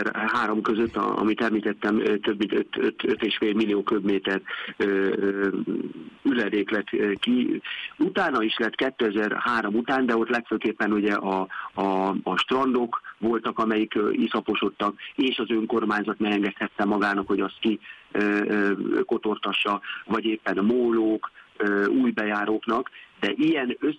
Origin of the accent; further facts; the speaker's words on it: Lake Balaton, Hungary; én ugye ide születtem a Balatonra, és mindig mondom, hogy balatoni gyereknek lenni, vagy Balatont választani otthonának